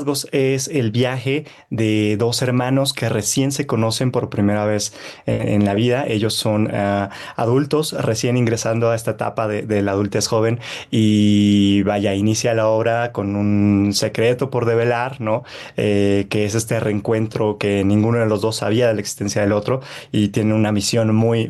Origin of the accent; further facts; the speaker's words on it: Xochimilco, Mexico City, Mexico; que es de donde yo soy originario y al cual sí. Es un lugar que le tengo muchísimo cariño.